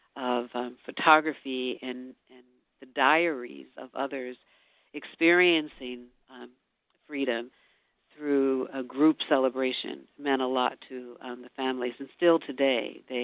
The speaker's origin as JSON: {"language": "English", "region": "Northern US", "country": "United States", "said": "As a Northerner, we rarely use this idea of celebrating in the way that we see it happen"}